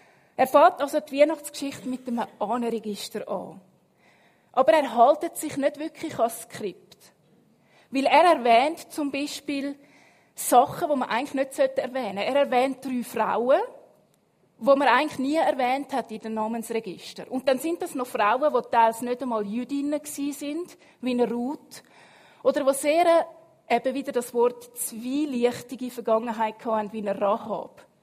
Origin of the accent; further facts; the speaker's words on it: Switzerland; Jetzt wir als Schweizer, wenn wir so die Bibel lesen, tun wir gerne so die Namens- und Ahnenregister überspringen